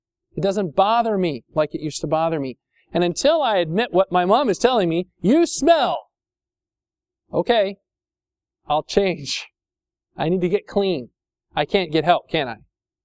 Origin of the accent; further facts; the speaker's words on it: Indiana, United States; My parents lived in farm area where I grew up in Indiana.